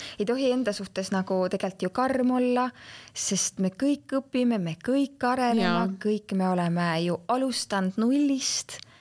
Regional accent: Haapsalu, Lääne County, Estonia; now in Kohila, Estonia; Kohila ma ju elan seal, Haapsalu on mu kodulinn või lapsepõlvelinn, eks ole, kogu mu pere on seal

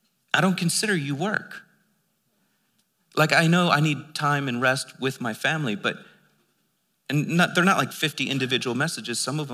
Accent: Philadelphia, Pennsylvania, United States; I'm from Philly.

